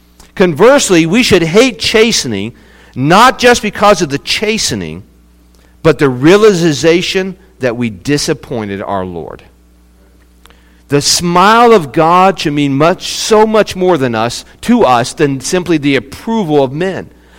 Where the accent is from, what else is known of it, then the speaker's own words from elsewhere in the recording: West Virginia, United States; also born or lived in Ohio / Mississippi; Most of you know I was born in Ohio, but I claim West Virginia because it's West Virginia. That's why I claim it. But that's where I grew up. I lived the first 5 years of my life in Ohio, the second 5 years in Mississippi.